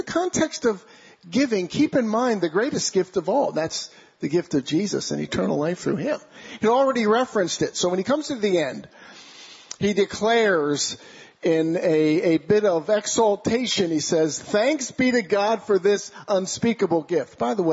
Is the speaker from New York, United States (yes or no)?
no; Pennsylvania, United States; we grew up outside of Philly, very hilly area, right?